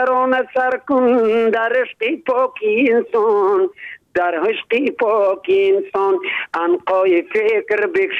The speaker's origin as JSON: {"language": "Persian", "region": "Badakhshan", "country": "Afghanistan", "said": "چون خودم پامیری هستم، از پامیری بدخشان افغانستان هستم"}